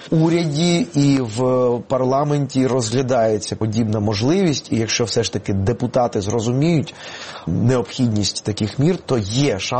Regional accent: Kyiv, Ukraine; born there; Я, наприкінці 80-х, повернувшися з армії, народившися в Києві, в російськомовній родині

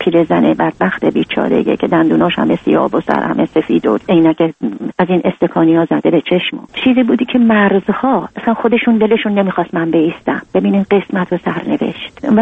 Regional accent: Iran; moved away as an adult; من 7 8 تا زندگی در ایران عوض کردم تا تونستم. دیگه دیدن هیچ چاره‌ای ندارم که اون مملکتم و زادگاهم و خاطرات زندگی و کودکی و نوجوانیم و گذاشتم اومدم.

